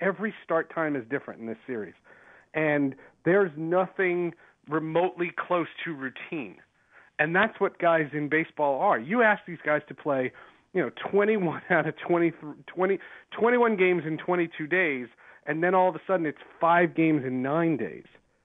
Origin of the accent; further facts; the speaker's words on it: New Jersey, United States; I'm from New Jersey. I can place a legal bet, but I don't have skin in the game.